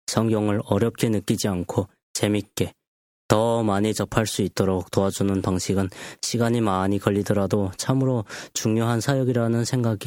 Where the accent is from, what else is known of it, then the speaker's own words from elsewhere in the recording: North Korea; 제 생각에 북조선에서 나고 자란 사람들이 가장 큰 세계관은 개인보다 전체를 더 우선시하는 것이라고 생각합니다. 우리는 나서 자라면서